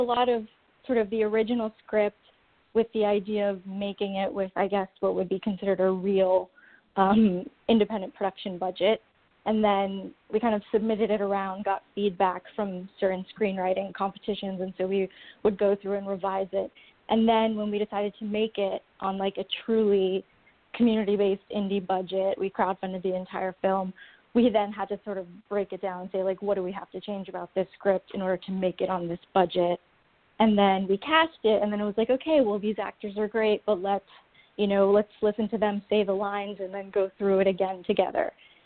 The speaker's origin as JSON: {"language": "English", "region": "New York", "country": "United States", "said": "Yeah, we're from New York, you know, but we don't want to just screen in New York."}